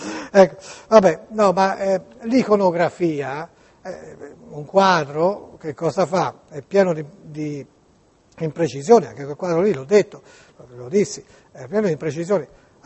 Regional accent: Tuscany, Italy; anche per non dimenticare che siamo toscani, no?

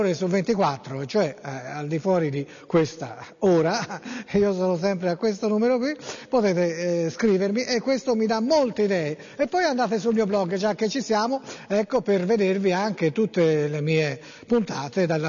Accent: Staffoli, Tuscany, Italy; Io sono di Staffoli, sono lì

